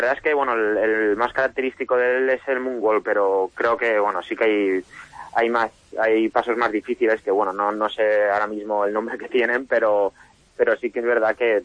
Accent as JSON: {"language": "Spanish", "region": "Valencian Community", "country": "Spain", "said": "porque yo soy valenciano."}